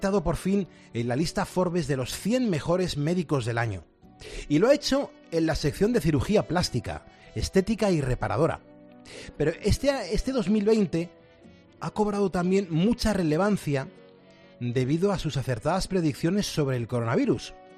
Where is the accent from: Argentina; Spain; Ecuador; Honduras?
Spain; como españoles, nos estamos muy orgullosos de él.